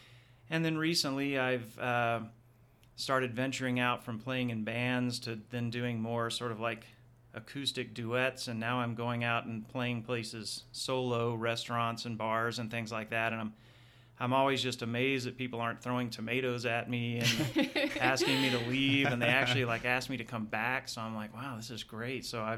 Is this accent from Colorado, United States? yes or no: no; Texas, United States; also born or lived in England; now in Utah, United States; I am from Texas originally, trained. I did my college medical school residency training in Texas.